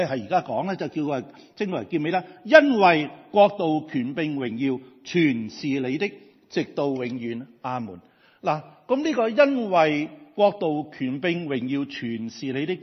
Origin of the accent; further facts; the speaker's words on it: Hong Kong; 即係好似我哋香港人講廣東話咁啦。